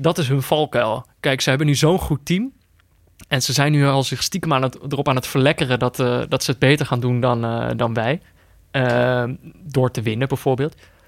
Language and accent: Dutch; North Brabant, Netherlands; Nou ja, ik ben in Brabant opgegroeid.